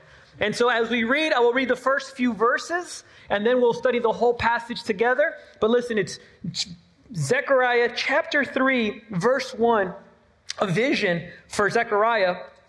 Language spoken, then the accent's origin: English; Argentina; Listen, actually, for real, though, I'm from Argentina. I love soccer, right?